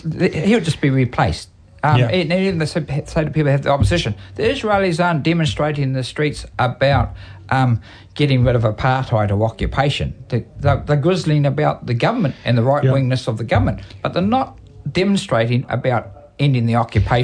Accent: Brentwood, East of England, United Kingdom; if I come from England, I come from Essex, some of my English ancestors, if I went back into Essex, into Brentwood, where I'm from

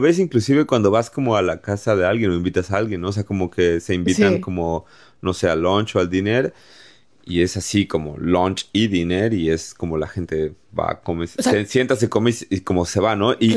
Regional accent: Mexico City, Mexico; Soy chilango de la Ciudad de México.

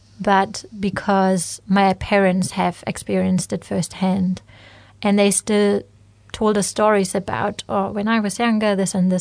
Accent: Neustrelitz, Mecklenburg-Vorpommern, Germany; English is a second language; I grew up in Neustrelitz. That's a relatively small town in Germany, in the north of Germany. It was, as said, a small town where everyone knows each other.

